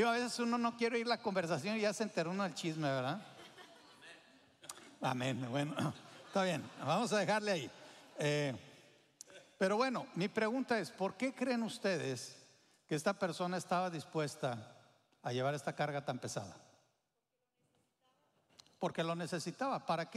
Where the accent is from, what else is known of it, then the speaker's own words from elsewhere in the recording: Mexico; yo nací, crecí en México, también mi esposa